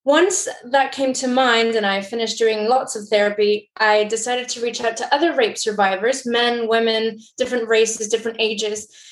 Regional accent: Mexico; when I grew up in Mexico, which is where I'm originally from.

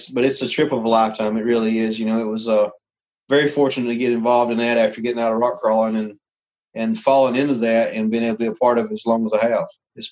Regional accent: South Carolina, United States; I lived in South Carolina pretty much my whole life other than traveling a lot over the years.

